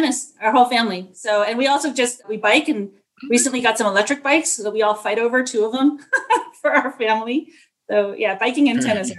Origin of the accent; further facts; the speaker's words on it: San Jose, California, United States; I grew up in San Jose, and we had then Mayor Norman Mineta